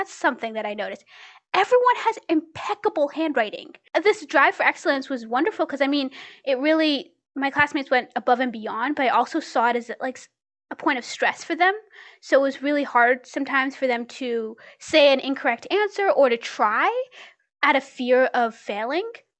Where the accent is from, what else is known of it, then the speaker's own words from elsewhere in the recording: United States; Because I mean, like, I'm an American. I can make mistakes.